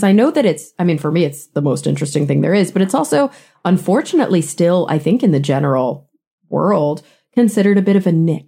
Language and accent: English; United States; I never would have thought about the fact, because I grew up in the States.